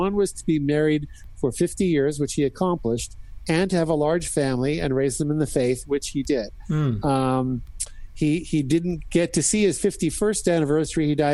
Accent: Saskatchewan, Canada; I grew up in Saskatchewan, Canada. Matter of fact, I grew up about an hour from where Gordie Howe was born.

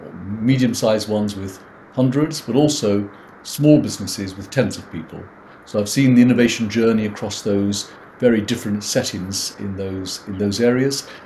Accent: London, United Kingdom; I'm British born, first generation, Indian father, Italian mother, born and raised in London, actually inner London

